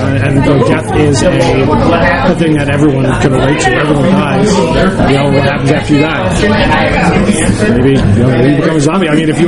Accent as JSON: {"language": "English", "region": "New York", "country": "United States", "lives_now": "Philadelphia, United States", "said": "And I'm from New York, and we did a lot of like nightlife and parties in New York, but our company moved to Philly about 11, 12 years ago"}